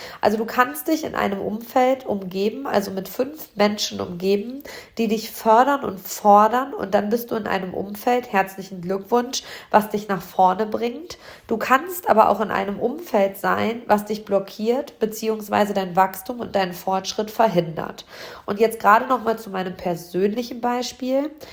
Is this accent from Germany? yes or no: yes; Hamm, North Rhine-Westphalia, Germany; hier in meiner Heimatstadt Hamm.